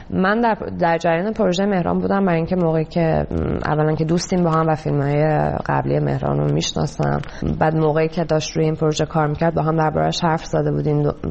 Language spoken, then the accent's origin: Persian; Iran; moved away; به چه دلیل من از ایران اومدم بیرون